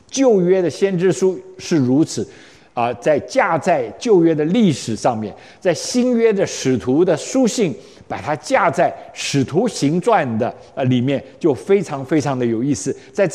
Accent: China; 我们中国人说这个很脏很肮脏的东西在他身上

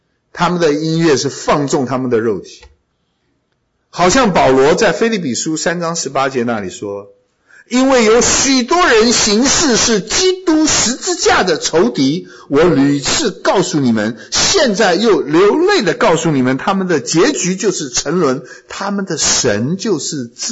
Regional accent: China; 跟我们中国人吃乳猪差不多啊。

